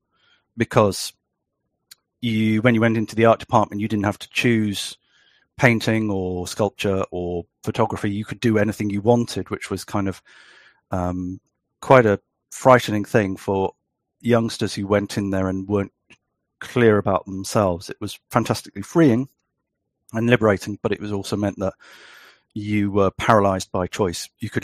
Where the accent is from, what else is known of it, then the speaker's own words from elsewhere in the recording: United Kingdom; I'm a British artist and writer.